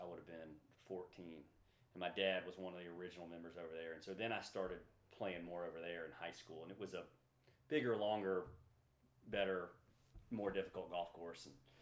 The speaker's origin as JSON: {"language": "English", "town": "Mobile", "region": "Alabama", "country": "United States", "tie": "born or raised there", "said": "So I grew up in Mobile, Alabama, and like a lot of people, I guess my dad introduced me to golf."}